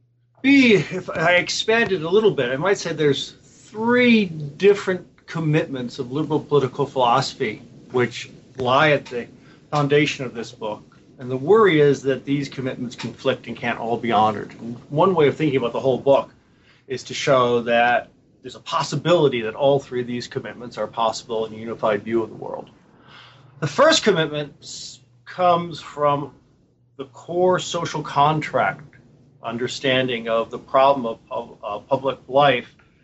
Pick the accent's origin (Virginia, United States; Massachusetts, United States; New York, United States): New York, United States; Buffalo; Well, Bob, as anyone who's read my work knows, I come from Buffalo.